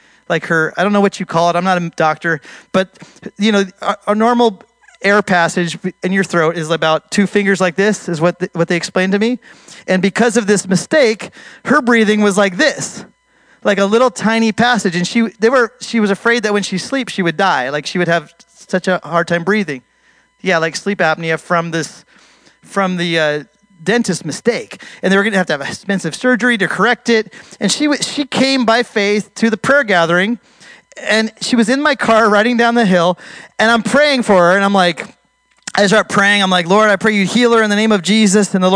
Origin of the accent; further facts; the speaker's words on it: United States; But anyways, I'm American. Don't get offended. Okay, I'm American too.